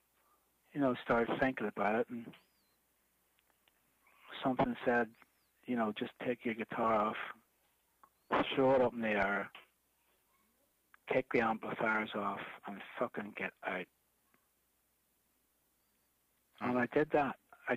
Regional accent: Belfast, Northern Ireland, United Kingdom; also born or lived in Dublin / London; well, I'm from Belfast, but I lived in Dublin for a long time

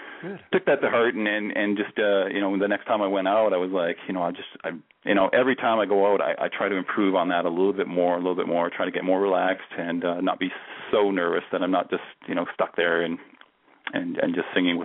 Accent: Canada; And I was like, I'm Canadian.

